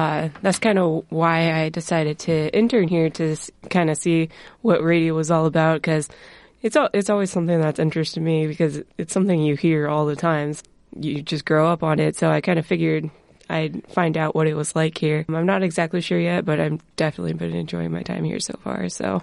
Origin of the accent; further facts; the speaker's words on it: Cedar Falls, Iowa, United States; now in Ames, United States; I'm originally from Cedar Falls, Iowa, so not too far.